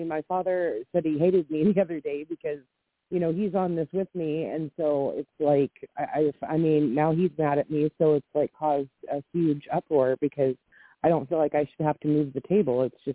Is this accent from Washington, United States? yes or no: yes; Washington, United States; I'm from Washington.